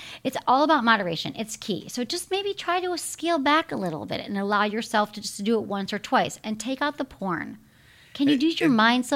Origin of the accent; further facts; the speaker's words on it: Michigan, United States; I grew up in Michigan, so it was all about Disney World.